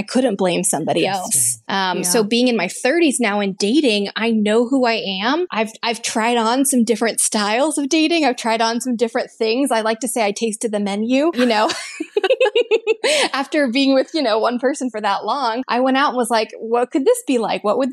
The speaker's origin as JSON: {"language": "English", "region": "Texas", "country": "United States", "tie": "born or raised there", "also_born_or_lived": "Boston", "said": "But, you know, growing up in Texas, people get married really young."}